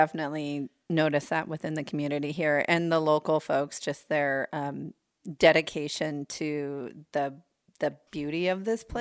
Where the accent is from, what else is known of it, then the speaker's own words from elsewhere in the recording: Alaska, United States; But my dream had always been to go back to my home state of Alaska.